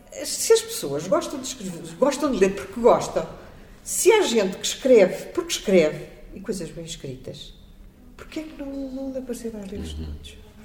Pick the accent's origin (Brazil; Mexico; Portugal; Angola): Portugal; Lisbon; Sou Lisboeta é alfacinha, assumidamente, gosto imenso da minha cidade. Não trocava Lisboa por cidade nenhuma do mundo.